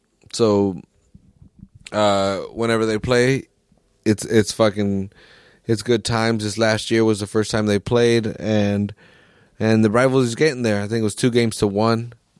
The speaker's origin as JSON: {"language": "English", "town": "Salinas", "region": "California", "country": "United States", "tie": "born or raised there", "said": "Here in my hometown of Salinas, again, I believe we have some of the best players in the country."}